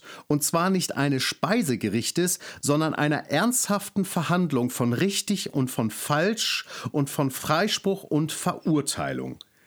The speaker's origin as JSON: {"language": "German", "region": "Hamburg", "country": "Germany", "tie": "born or raised there", "said": "in der Hansestadt, die übrigens meine Heimatstadt ist"}